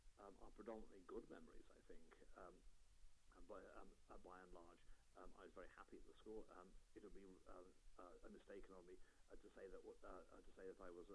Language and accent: English; Portchester, South East England, United Kingdom; also born or lived in Portsmouth; I was born in Portsmouth, and I spent the first probably 8 years of my life in a little village called Portchester, which is just outside Portsmouth. We moved to Liverpool when I was about 8 years old